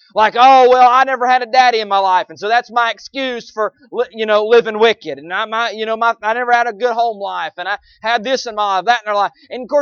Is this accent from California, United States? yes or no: no; Mississippi, United States; born there; as much as I love the South and thank God I was born in the South, I am not an American first. I am not a Mississippian first.